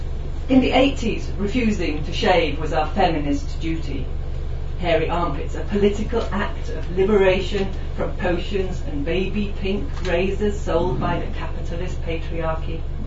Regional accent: North West England, United Kingdom; now in Ireland; I was brought up in Cheshire, which is a very rural county. I'd always been there.

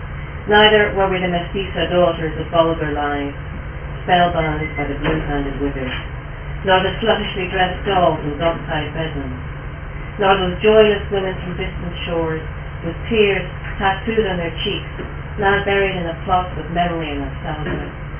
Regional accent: Belfast, Northern Ireland, United Kingdom; This one is to do with growing up in the Ormond Road in Belfast in the 1960s.

